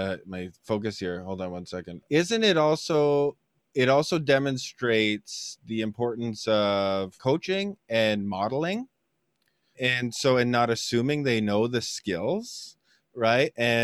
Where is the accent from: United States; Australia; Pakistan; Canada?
Canada; And as a Canadian